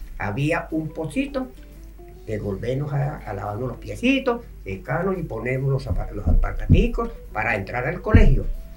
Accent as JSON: {"language": "Spanish", "country": "Venezuela", "said": "yo en mi pueblo allá en Venezuela les voy a comentar"}